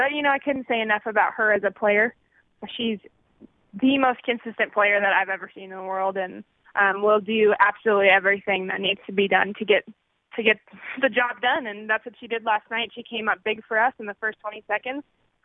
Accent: United States; And so, you know, I was watching those games as an American.

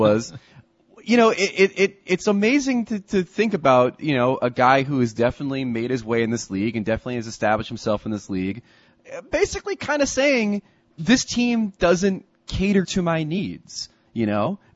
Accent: United States; So as an American

